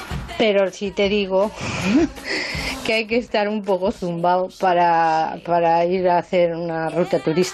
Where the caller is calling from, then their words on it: Barcelona, Catalonia, Spain; de Barcelona.